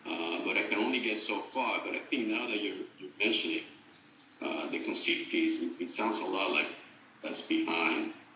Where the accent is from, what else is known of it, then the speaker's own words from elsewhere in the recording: Dominican Republic; now in Texas, United States; I live in Texas, but I am from Dominican Republic, but I live in Texas.